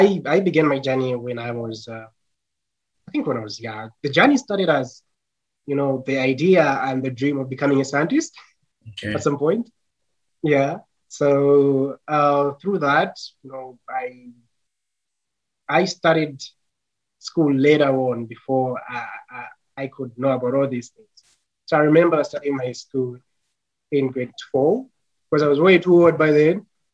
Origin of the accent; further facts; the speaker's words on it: Zambia; English is a second language; And I'm from Zambia, Africa.